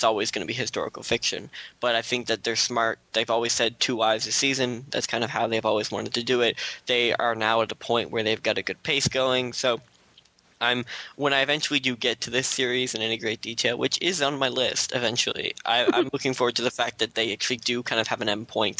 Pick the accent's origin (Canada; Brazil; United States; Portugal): Canada; even if they put it on Hulu, as a Canadian, I'm screwed.